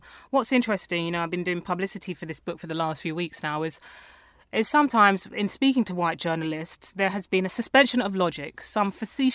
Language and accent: English; Tottenham, London, United Kingdom; because I grew up around Tottenham.